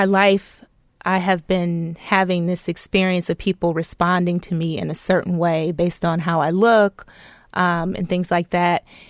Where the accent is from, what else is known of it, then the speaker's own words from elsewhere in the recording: Cleveland, Ohio, United States; So I grew up in Cleveland in a really impoverished area on the east side